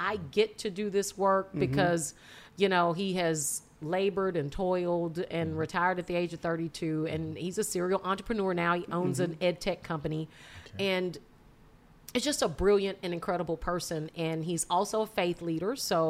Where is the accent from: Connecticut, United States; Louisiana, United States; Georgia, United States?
Louisiana, United States; So I am from the other country called Louisiana. And I'm a Creole girl through and through.